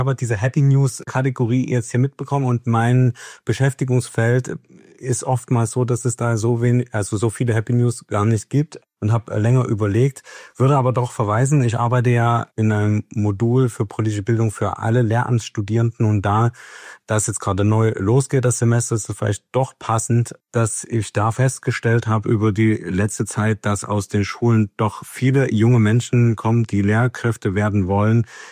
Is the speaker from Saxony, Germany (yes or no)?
yes; Saxony, Germany; Ich bin hier im Osten geboren, hier geblieben, hier aufgewachsen und damit hier sozialisiert worden. Bin hier in der Region Dresden in einer ostdeutschen Kleinstadt aufgewachsen.